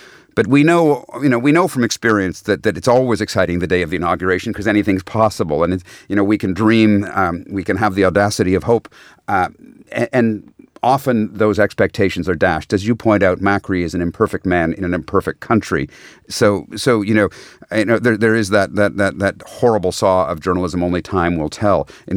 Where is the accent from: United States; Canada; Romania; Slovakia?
Canada; As a Canadian, I am saying it in a good way.